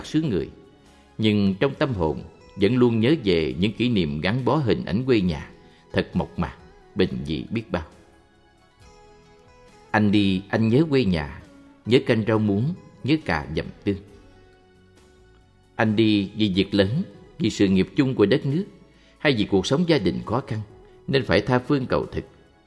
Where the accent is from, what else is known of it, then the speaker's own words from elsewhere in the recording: Phú Yên, Vietnam; moved away; Cái gió thổi mạnh dữ dội làm rát mặt mọi người ở Phú Yên quê tôi. Từ ngày giã từ quê hương, tôi mang nỗi nhớ tha thiết trong tâm hồn của những người con xa xứ